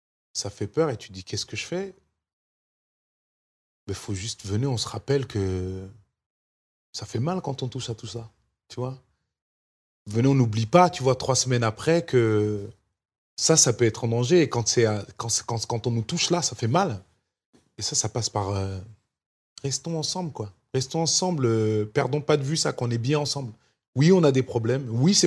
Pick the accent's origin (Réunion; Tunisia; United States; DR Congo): United States; French is a second language; now in France; Je suis rentré chez moi aux États-Unis pendant un petit moment.